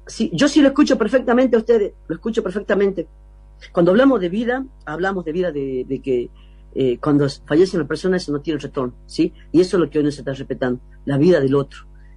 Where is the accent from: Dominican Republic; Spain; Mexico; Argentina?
Argentina; Jujuy; vamos para reconstruir nuestra provincia y para que una vez por todas nuestra provincia deje de estar con tanta deuda. Y esto también quería aumentar, de que la deuda que están comprometida en Jujuy